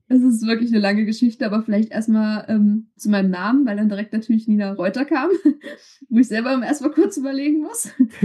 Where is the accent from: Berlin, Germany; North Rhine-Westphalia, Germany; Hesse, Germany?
Hesse, Germany; Eschwege; ich komme halt nicht direkt aus Kassel, sondern hier in der Nähe ist Eschwege und der Hohe Meißner, deshalb so ein bisschen langlaufaffin.